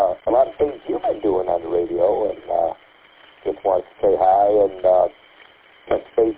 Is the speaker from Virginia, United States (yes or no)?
yes; Virginia, United States; from Virginia.